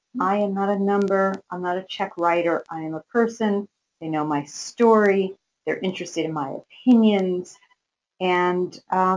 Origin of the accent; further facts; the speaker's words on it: Sleepy Hollow, New York, United States; I grew up in Sleepy Hollow in Westchester.